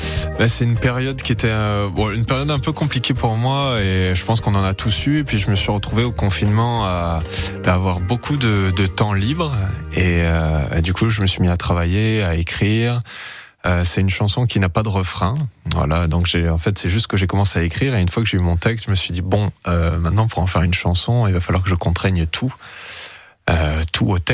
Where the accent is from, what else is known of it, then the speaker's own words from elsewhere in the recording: Carry-le-Rouet, Provence-Alpes-Côte d'Azur, France; moi j'ai grandi à Carré-le-Rouet, ouais. Donc en bord de mer